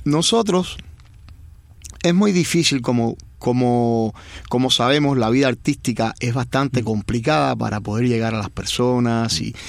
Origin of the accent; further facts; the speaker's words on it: Cuba; now in Miami, United States; aunque seamos cubanos, somos aquí de Miami.